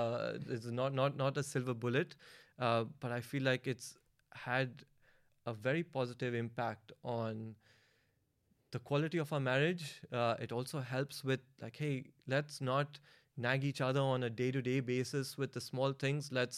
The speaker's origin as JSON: {"language": "English", "country": "India", "tie": "born or raised there", "also_born_or_lived": "United States", "said": "I grew up in India, and a lot of my formative years were in the US, a lot of them in Silicon Valley, and my wife is American."}